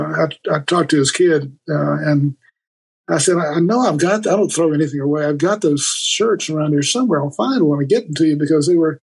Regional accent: Dothan, Alabama, United States; I'm from Dothan, Alabama.

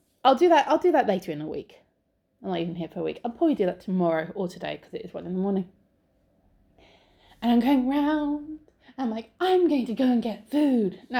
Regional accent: England, United Kingdom; I'm really English. Really English.

